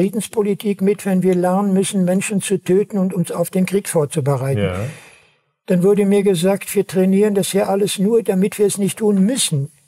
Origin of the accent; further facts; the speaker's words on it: Bergkamen, North Rhine-Westphalia, Germany; Man wollte damals in meinem Heimatort Bechkamen das chemische Werk angreifen.